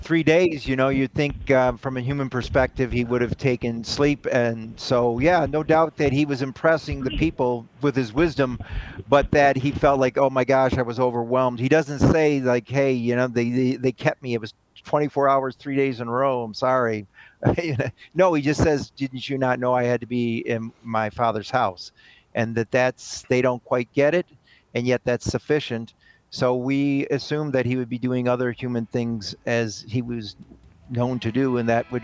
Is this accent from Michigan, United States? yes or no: yes; Detroit, Michigan, United States; I've been defending the faith from my youth, my growing up in Detroit in one way or another.